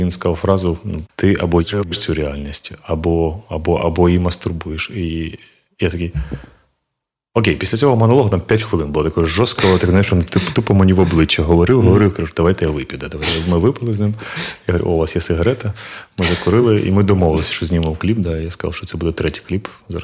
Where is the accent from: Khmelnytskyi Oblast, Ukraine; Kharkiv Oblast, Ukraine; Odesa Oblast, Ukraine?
Kharkiv Oblast, Ukraine; Kharkiv; Бо я сам з Харкова